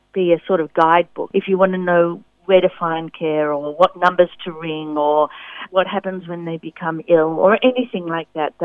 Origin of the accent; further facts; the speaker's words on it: Lilydale, Victoria, Australia; But when I was growing up in Lilydale, it was just cows and dairy farms